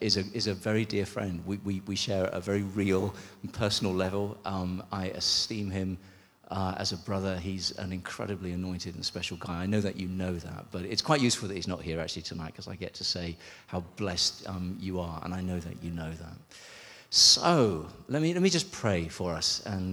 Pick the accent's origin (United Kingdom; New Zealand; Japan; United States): United Kingdom; England; I'm English